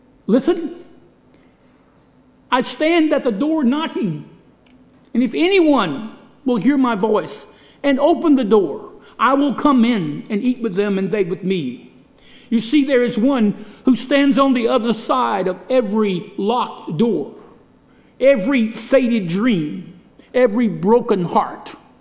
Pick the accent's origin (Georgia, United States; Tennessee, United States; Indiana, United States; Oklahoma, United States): Georgia, United States; Washington; I kind of felt sorry for the people from Lincolnton because they were born in Lincolnton and not Washington or Tignall or Rail or Sharon. But I was born in Washington, so I came to Mercer sight unseen.